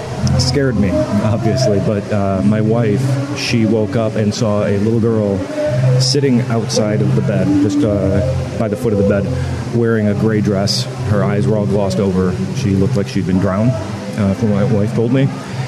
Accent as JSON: {"language": "English", "town": "Milford", "region": "Michigan", "country": "United States", "said": "Milford, Michigan."}